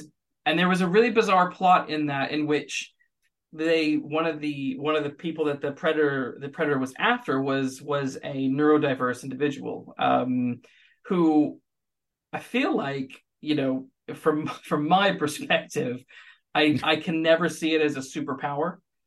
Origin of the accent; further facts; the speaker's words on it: United States; I grew up in the States, and so I struggled in elementary and high school.